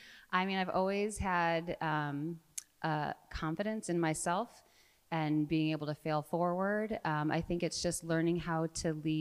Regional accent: St. Louis, Missouri, United States; from St. Louis.

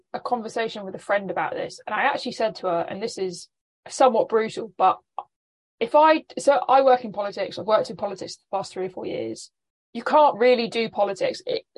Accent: London, United Kingdom; I do love being a Londoner

